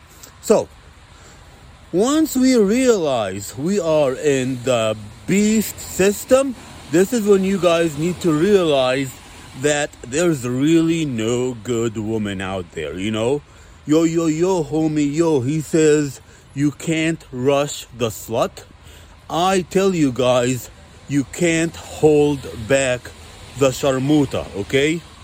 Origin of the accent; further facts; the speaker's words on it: Egypt; Because I'm from Egypt too, so I know what's going on, okay?